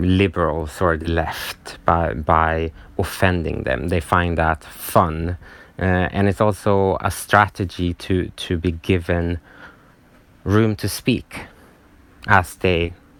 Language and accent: English; Sweden; English is a second language; So I'm from Sweden